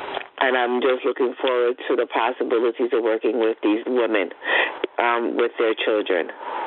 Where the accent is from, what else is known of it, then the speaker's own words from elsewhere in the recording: Queens, New York, United States; from Queens.